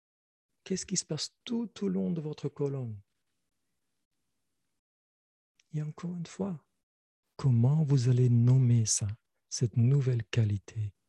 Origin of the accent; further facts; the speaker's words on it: Belgium; moi je suis belge, donc je peux mettre un plateau avec des bières belges dessus.